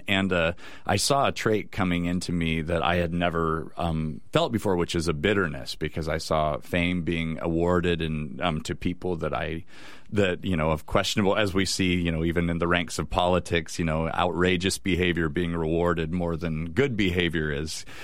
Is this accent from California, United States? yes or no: yes; San Francisco, California, United States; oh, I'm from San Francisco. That's home.